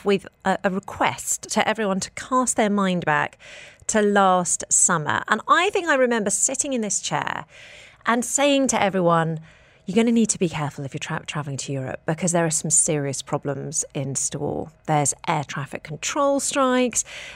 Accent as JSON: {"language": "English", "country": "United Kingdom", "said": "I can say that as a British person"}